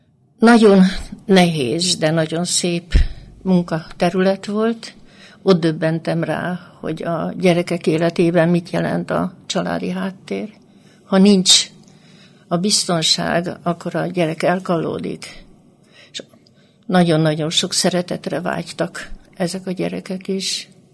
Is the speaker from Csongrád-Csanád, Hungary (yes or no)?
yes; Hódmezővásárhely, Csongrád-Csanád, Hungary; Igen, Hódmezővásárhelyen születtem, egyszerű paraszti családból.